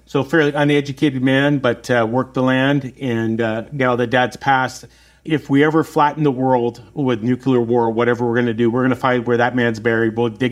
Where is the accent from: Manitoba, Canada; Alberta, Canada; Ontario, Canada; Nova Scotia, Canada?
Alberta, Canada; I am Canadian. Yeah, I'm not trying to represent all poor people, but we grew up on a farm.